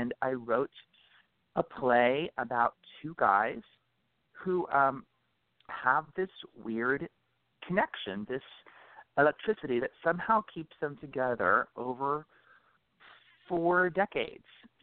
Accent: Ohio, United States; now in Los Angeles, United States; And I'm from Ohio originally, but I've been in Los Angeles.

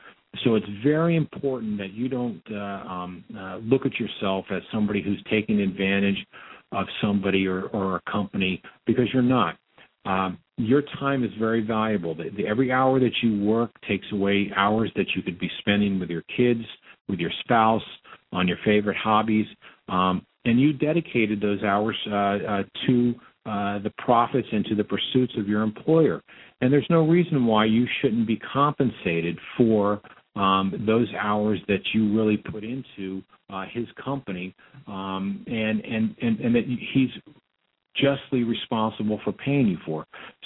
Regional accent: Florida, United States; I grew up here in South Florida. You know, this is what I call home.

